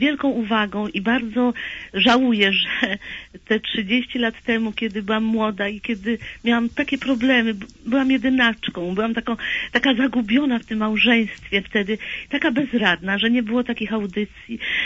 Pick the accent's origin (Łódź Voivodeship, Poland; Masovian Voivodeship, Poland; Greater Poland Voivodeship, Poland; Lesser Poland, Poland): Masovian Voivodeship, Poland; Warsaw; jestem z Warszawy